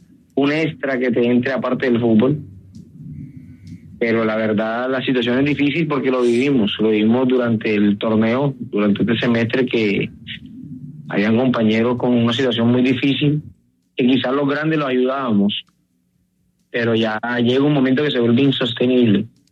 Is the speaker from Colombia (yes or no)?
yes; Caribbean Region, Colombia; Soy costeño, pero bacano.